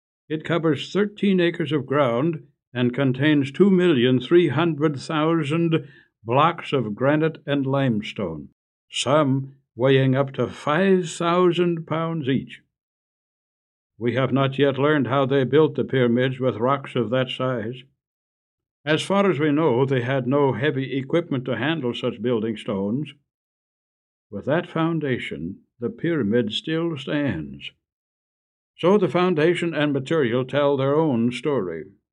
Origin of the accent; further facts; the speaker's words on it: Midland, Michigan, United States; In my hometown of Midland, Michigan, a consumer power company was constructing a building